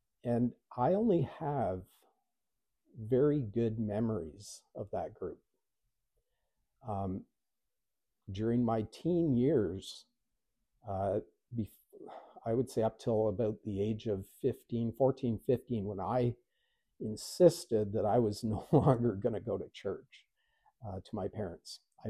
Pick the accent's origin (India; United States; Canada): Canada; I was born and raised in Canada. I'm not going to call myself Canadian because I have long since left that point of my life behind. But I am a believer living in the nation of Canada, the country of Canada.